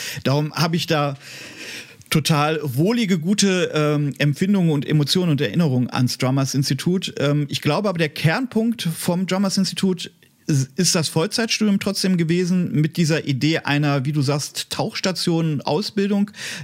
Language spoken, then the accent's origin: German; Dinslaken, North Rhine-Westphalia, Germany; Ich komme aus Dienstlaken, einer Kleinstadt, die wirst du kennen